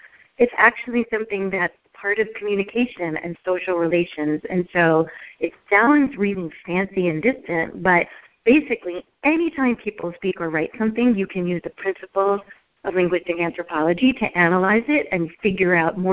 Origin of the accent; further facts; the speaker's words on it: New York, United States; So, for example, I grew up in New York of Mediterranean descent, Middle Eastern descent, and so the norms for my culture are no silence in a conversation.